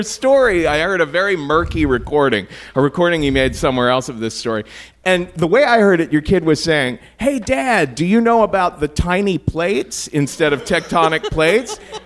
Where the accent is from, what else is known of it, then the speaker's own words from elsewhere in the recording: Cincinnati, Ohio, United States; Why, Cincinnati, Ohio